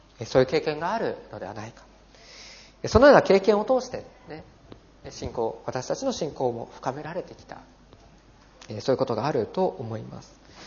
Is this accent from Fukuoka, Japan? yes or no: yes; Fukuoka, Japan; 私はですね、九州の福岡で生まれ育ちまして